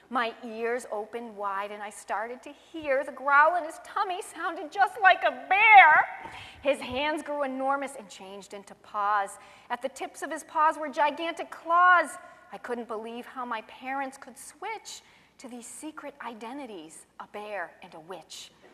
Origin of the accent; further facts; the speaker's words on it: West Billerica, Massachusetts, United States; So I grew up in West Billerica on a street called Pequot